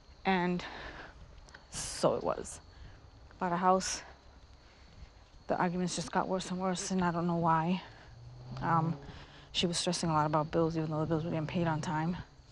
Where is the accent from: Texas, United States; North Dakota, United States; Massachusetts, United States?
Massachusetts, United States; Boston; She lived in New York. And I'm from Boston.